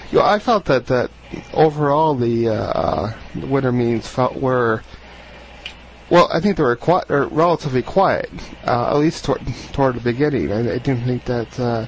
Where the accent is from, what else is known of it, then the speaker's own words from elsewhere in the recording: Urbana, Illinois, United States; I am your host … I'm from Urbana, Illinois.